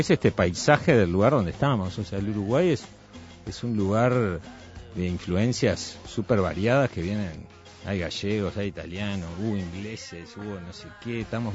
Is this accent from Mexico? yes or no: yes; Mexico; cuando era niño estaba en México en la escuela hablaba como mexicano y llegaba a mi casa hablaba como uruguayo.